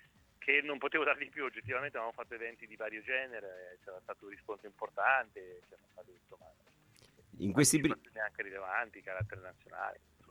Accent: Ancona, Marche, Italy; Sì, questo da anconetano ovviamente mi inorgoglisce questo.

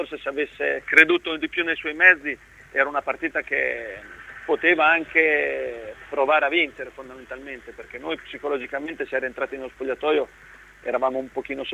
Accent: Marche, Italy; perché da sportivo e da marchigiano auguro veramente all'Ancona di ritornare

